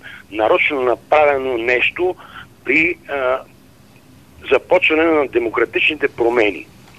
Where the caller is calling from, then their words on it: Sofia, Sofia City, Bulgaria; от София съм